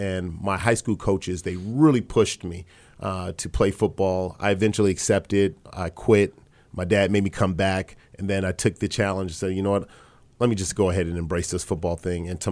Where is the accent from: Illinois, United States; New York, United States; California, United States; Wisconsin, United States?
California, United States; Los Angeles; Look, I grew up here in Los Angeles, and all I remember was the Los Angeles Lakers.